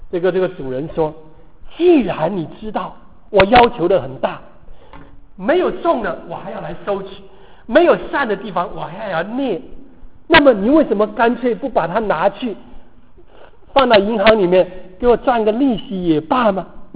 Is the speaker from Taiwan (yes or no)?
yes; Taiwan; born there; 我可能在逃难的路上我妈妈怀了我还是怎么样，所以到了台湾，我1950年就生下来